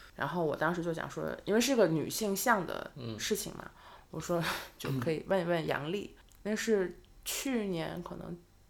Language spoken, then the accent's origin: Chinese; Hangzhou, Zhejiang, China; 因为杭州对我来讲就不是它不是一个简单或者不是一个单层的一个就是二线城市，而是说我是这个地方长大的人嘛